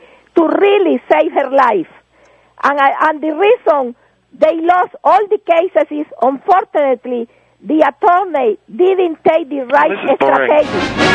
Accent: Nicaragua; now in United States; From Nicaragua, but I am a citizen of the United States.

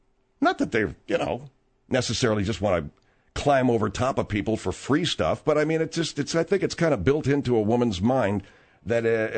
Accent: Arcadia, California, United States; I grew up in Arcadia, California, and the main center of attraction in Arcadia is Santa Anita Racetrack.

